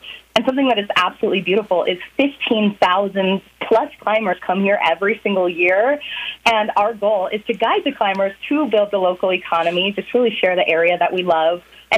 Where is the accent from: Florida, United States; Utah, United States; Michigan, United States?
Utah, United States; I grew up here in Emory County